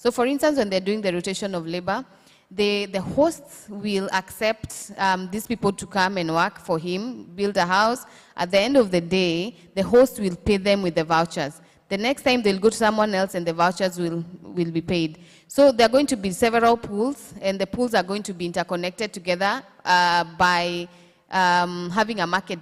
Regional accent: Kilifi, Kilifi County, Kenya; So I'm going to give you a good example of where I come from. I come from Kilifi

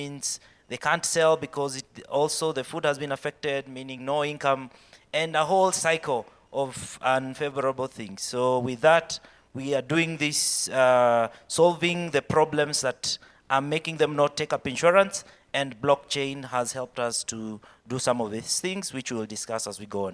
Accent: Kenya; I come from Kenya.

